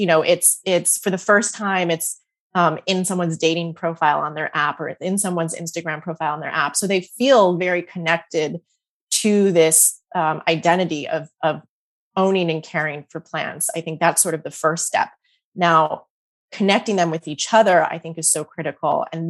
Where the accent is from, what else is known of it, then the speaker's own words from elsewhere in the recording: Massachusetts, United States; I grew up in Western Massachusetts.